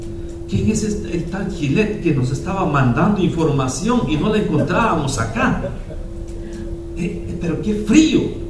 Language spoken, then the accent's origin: Spanish; Santiago Atitlán, Sololá, Guatemala; yo soy de Santiago Atitlán, Sololá, que en 1980 perdimos el poder ahí porque entró el ejército